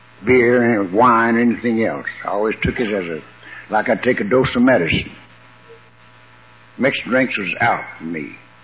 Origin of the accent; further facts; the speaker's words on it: Decatur, Texas, United States; raised in the same little town that I was raised in Decatur, Texas.